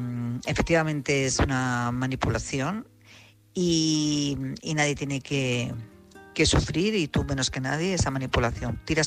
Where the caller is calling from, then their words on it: Madrid, Community of Madrid, Spain; de Madrid.